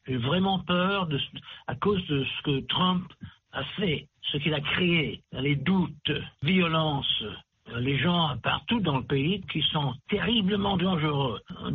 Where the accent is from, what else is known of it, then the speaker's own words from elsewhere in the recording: California, United States; toute ma vie ici en Amérique, je suis Américain 100%, en Californie, fier de mon pays